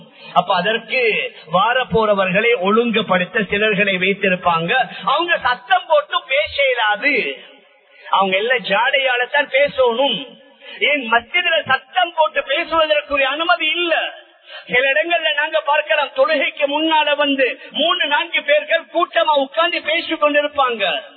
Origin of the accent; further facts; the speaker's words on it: Sri Lanka; எங்கட ஸ்ரீலங்கன்ஸ் ஆக இருக்கலாம், நான் ஸ்ரீலங்கன்ஸ் ஆக இருக்கலாம்